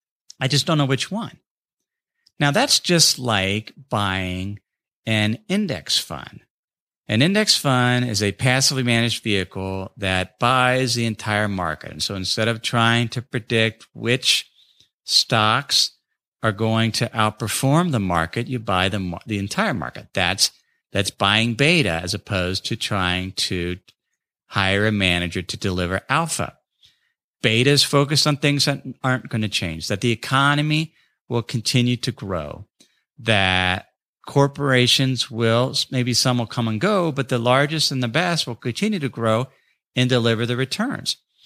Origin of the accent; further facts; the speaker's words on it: North College Hill, Ohio, United States; the hundreds of businesses in my hometown of North College Hill